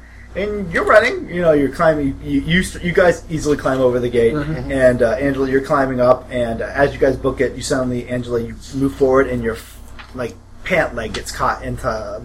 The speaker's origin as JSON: {"language": "English", "region": "Midwest", "country": "United States", "lives_now": "New York, United States", "said": "yeah, we come from the Midwest."}